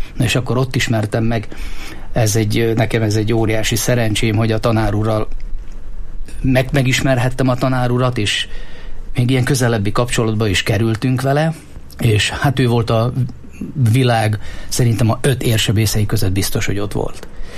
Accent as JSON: {"language": "Hungarian", "town": "Lučenec", "region": "Banská Bystrica Region", "country": "Slovakia", "said": "én Losoncról származom, Felvidékről"}